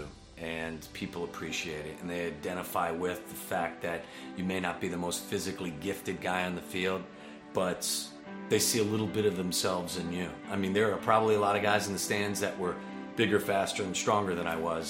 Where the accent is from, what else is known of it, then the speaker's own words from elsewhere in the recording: Cincinnati, Ohio, United States; when I was a young kid growing up in Cincinnati, but never really anticipated that I would be able to realize that dream.